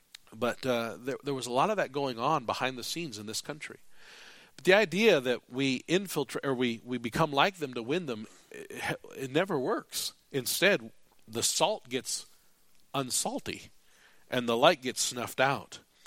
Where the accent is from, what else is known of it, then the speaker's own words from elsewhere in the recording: United States; you and I, we grew up in America